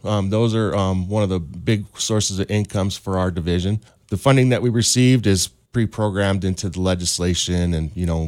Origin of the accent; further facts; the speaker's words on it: Washington, United States; moved away as an adult; now in Bigfork, United States; I grew up in Washington State, served in the Army for almost 21 years.